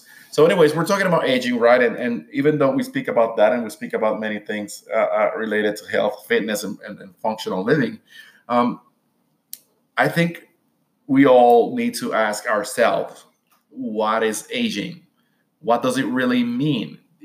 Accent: Puerto Rico; now in United States; I mentioned in the podcast, for example, that I'm from Puerto Rico, and for us, aging is not necessarily a bad thing, right?

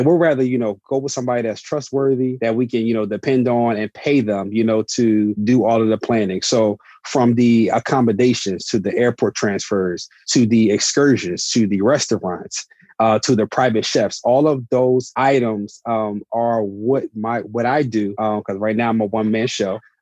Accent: Chester, Pennsylvania, United States; I'm from Chester, Pennsylvania, small city, about 20 minutes south of Philadelphia.

